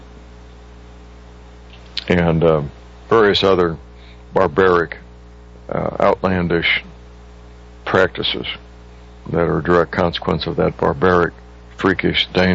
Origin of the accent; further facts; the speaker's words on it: St. Louis, Missouri, United States; I'm going to be focusing a lot on my hometown, St. Louis, Missouri, and Ferguson, Missouri